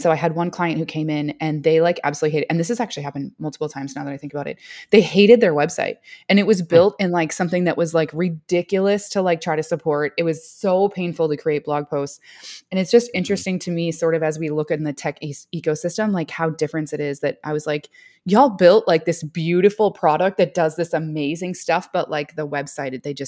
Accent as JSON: {"language": "English", "region": "Minnesota", "country": "United States", "lives_now": "Texas, United States", "said": "So I'm originally from Minnesota. I live in Texas now."}